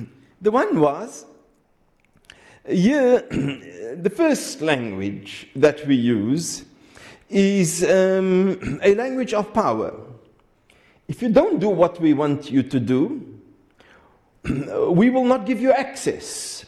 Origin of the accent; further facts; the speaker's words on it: South Africa; I am South African. I've lived in South Africa all my life, all my childhood.